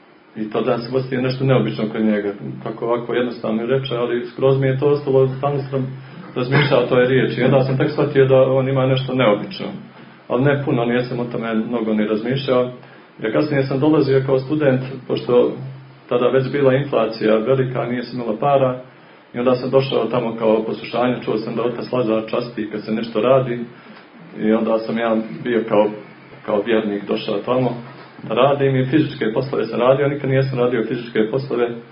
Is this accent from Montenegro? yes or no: yes; Montenegro; Kod nas u Crnoj Gori samo su vjerovali neke bake prije 90. godina.